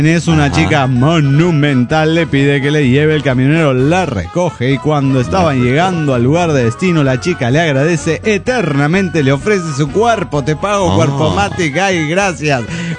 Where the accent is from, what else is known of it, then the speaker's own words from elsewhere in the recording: Cochabamba, Bolivia; de Cochabamba, Bolivia.